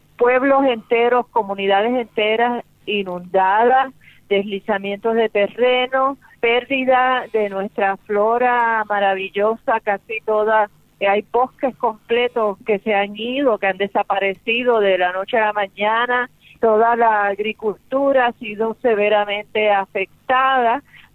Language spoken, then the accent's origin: Spanish; Puerto Rico; como nosotros somos colonia de los Estados Unidos